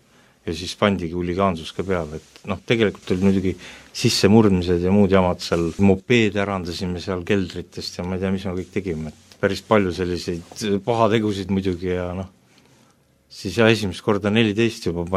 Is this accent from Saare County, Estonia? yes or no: no; Tartu, Tartu County, Estonia; Sündsin, kasvasin Tartus, Annelinnas, peres, kus ei olnud kristlasi nii-öelda